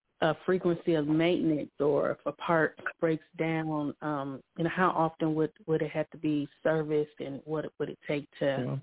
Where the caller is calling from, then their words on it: Illinois, United States; Pure, Illinois.